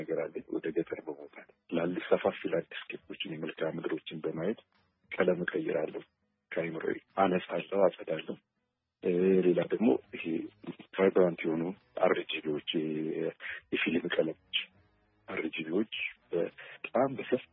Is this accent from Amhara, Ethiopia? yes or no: no; Addis Ababa, Ethiopia; እኔ ሰፈሬ ደቡብ ቅራ የሚባለው ፊትበር አካባቢ ነው የተወለድኩት።